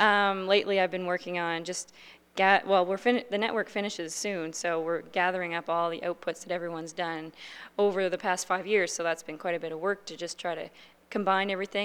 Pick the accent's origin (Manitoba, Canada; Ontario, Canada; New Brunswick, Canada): New Brunswick, Canada; Salisbury; I'm from New Brunswick, actually. I'm from Salisbury.